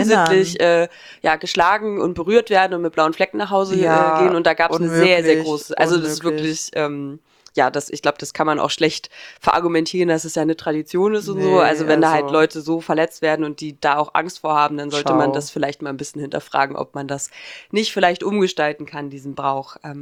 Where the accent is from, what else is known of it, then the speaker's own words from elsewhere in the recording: Saxony-Anhalt, Germany; Also bei uns, ich bin ja in Sachsen-Anhalt aufgewachsen